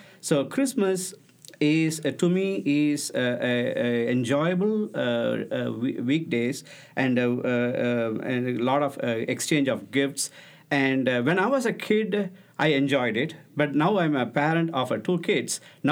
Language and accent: English; India; I'm coming from India, so I have to talk about holiday seasons in India, mostly because I was born and brought up there.